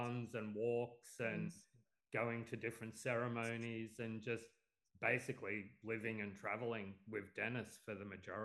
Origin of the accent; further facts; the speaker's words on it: Victoria, Australia; now in Fremantle, Australia; I'm originally from Victoria in South Gippsland, but been living over here in Fremantle, Western Australia, for probably close to 20 years now.